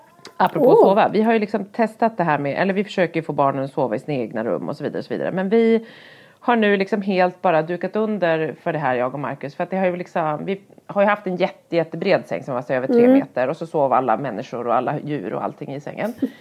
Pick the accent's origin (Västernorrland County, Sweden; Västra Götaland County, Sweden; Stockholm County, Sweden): Västernorrland County, Sweden; Härnösand; Jag kommer ihåg när jag var barn och bodde i Härnösand ute på landet